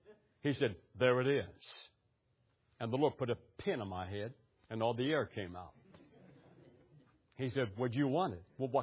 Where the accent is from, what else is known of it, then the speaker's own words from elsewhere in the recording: West Virginia, United States; I'm from West Virginia. We said yuns guys or yuns. We never said y'all. Never heard that word in my life, y'all.